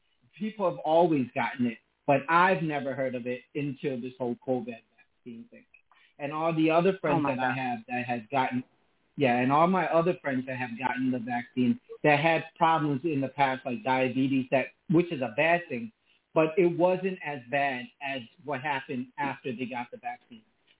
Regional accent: New York, United States; I'm from New York.

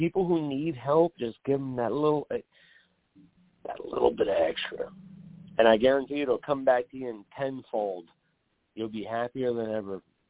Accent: Irvington, New Jersey, United States; I grew up in Irvington as a white kid. I was one of four white kids out of 1,700 kids.

